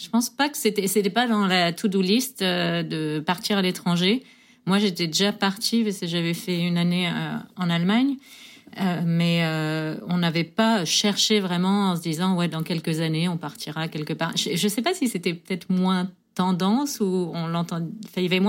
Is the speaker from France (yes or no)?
yes; Pays de la Loire, France; moved away as an adult; Je viens de la Sarthe.